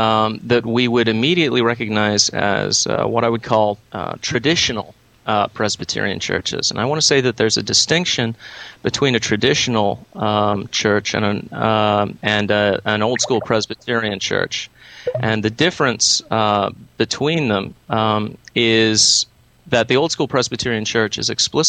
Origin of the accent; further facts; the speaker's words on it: United Kingdom; because I'm originally from Britain.